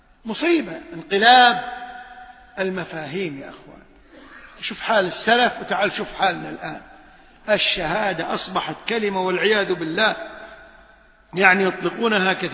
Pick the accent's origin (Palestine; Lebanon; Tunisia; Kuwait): Kuwait; بعد فترة عندنا في الكويت يجمعون تبرعات